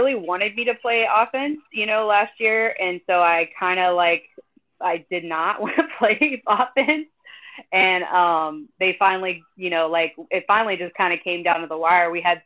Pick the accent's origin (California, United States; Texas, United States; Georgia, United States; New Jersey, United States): Texas, United States; So I, you know, I grew up in West Texas, in a very rural area.